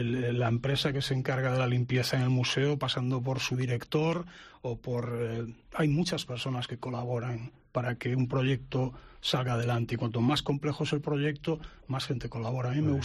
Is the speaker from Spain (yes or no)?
yes; Vigo, Galicia, Spain; como soy de Vigo